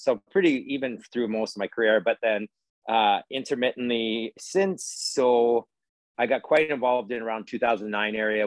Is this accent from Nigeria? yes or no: no; Cold Lake, Alberta, Canada; also born or lived in Ontario / British Columbia; So I actually was all over in Ontario, BC, but actually did graduate high school from big old Cold Lake, Alberta, actually.